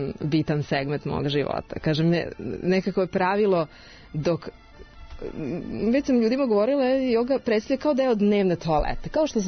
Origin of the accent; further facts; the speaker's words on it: Subotica, Vojvodina, Serbia; Pa da, ja sam rođena i odrasla u Subotici. Do fakulteta sam živjela u Subotici, došla da studiram.